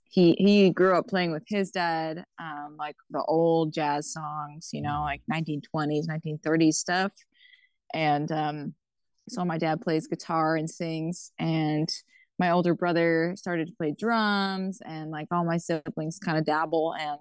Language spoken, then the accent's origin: English; Quebec, Canada; I'm from Odinak First Nation, Abenaki community in Quebec